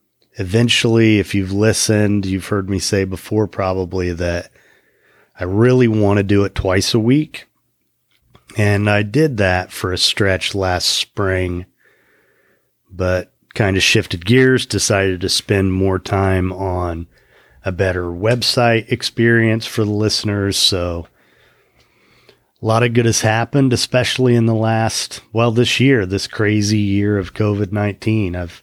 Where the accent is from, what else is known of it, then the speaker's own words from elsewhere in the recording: Kokomo, Indiana, United States; Mike Milligan, who's from my hometown of Kokomo, Indiana.